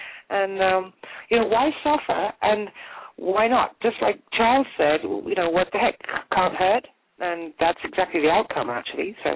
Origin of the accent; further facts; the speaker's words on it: United Kingdom; accent: British; moved away as an adult; now in United States; I've been here 3.5 years, and I'm, you know, come from Britain, and although I've got a very British accent, I'm Irish